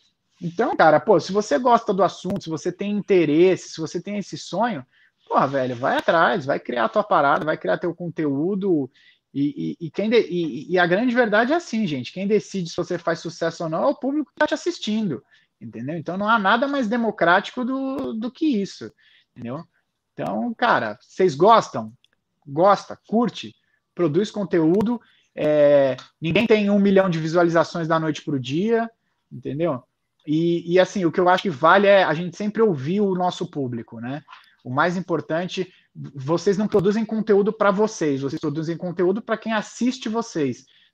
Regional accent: São Luís, Maranhão, Brazil; born there; Eu sou nascido em São Luís do Maranhão.

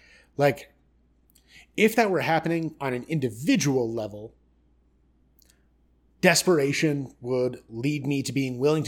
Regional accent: United States; And like for me as an American, that's kind of what worries me.

